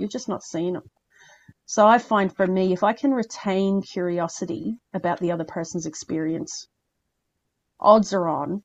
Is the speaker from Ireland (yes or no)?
yes; Ireland; So yeah. I do, you know, so between the Irish stuff, because I'm Irish, not good at it though.